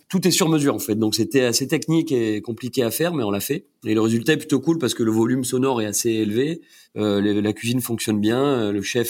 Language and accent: French; Cassis, Provence-Alpes-Côte d'Azur, France; Comme j'avais fait des saisons à Cassis parce que j'ai grandi à Cassis